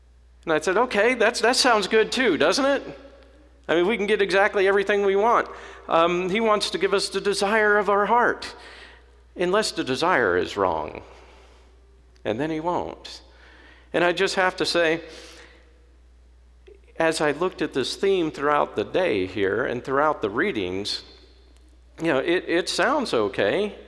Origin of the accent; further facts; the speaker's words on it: United States; Now, as an American, that appealed to me immediately.